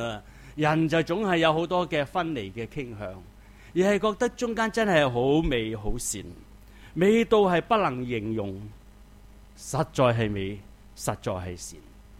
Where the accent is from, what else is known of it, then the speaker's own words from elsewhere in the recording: Hong Kong; 他们真的仍看见我们香港人在排上去